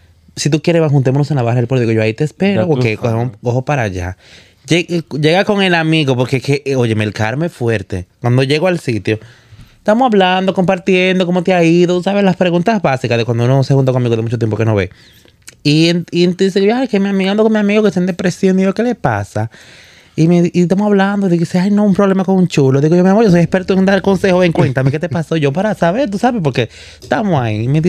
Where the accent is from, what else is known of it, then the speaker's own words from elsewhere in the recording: Dominican Republic; no le gusta que hablemos como lo que somos dominicanos